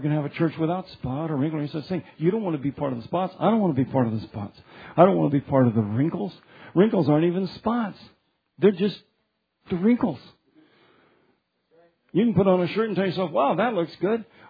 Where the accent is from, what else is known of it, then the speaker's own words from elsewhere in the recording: Commerce City, Colorado, United States; Evidently, I was growing up in Commerce City.